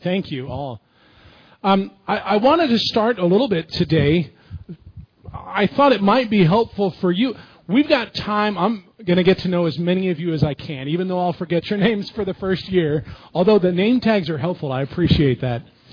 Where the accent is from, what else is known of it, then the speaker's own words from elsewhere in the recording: California, United States; also born or lived in Florida, United States; I was born in South Florida. To a guy who had a theater degree. I didn't mention that last service. And then when I was about 5 years old, my mom and dad moved us all to Southern California.